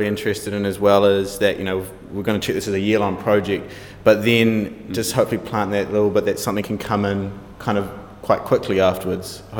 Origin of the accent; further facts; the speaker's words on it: Invercargill, Southland, New Zealand; I guess for me, I came here from Invercargill to study fine arts.